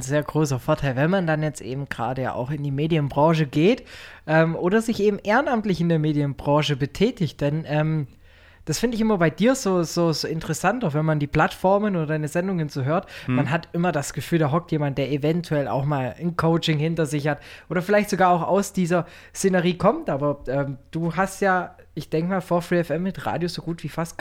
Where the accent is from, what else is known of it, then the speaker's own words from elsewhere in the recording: Gingen, Baden-Württemberg, Germany; accent: Swabian; wenn wir schon auf meine Heimatstadt Gingen zum Sprechen kommen, bei uns, gerade auch in den Abschlussklassen, so kurz vorm Abi hin, da wurde ein Bauernschwäbisch hingelegt.